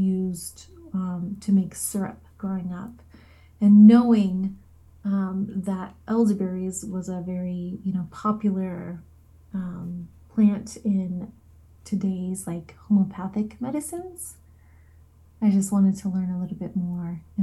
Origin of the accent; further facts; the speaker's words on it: Yakutat, Alaska, United States; now in Sitka, United States; I am living in Sitka right now, home of the Tlingit, Tlingit Haani, and I am originally from Yakutat, and I am Tlingit Eagle Brown Bear.